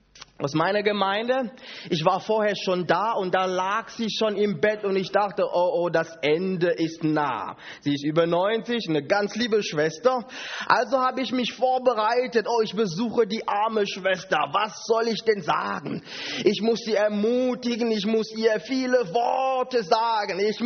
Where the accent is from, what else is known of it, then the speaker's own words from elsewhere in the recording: Cameroon; now in Germany; ich komme aus Kamerun.